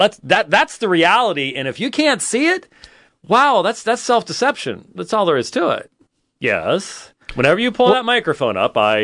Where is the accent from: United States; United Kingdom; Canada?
United Kingdom; Scotland; I'm just not really good at fun. I guess it's being Scottish or something.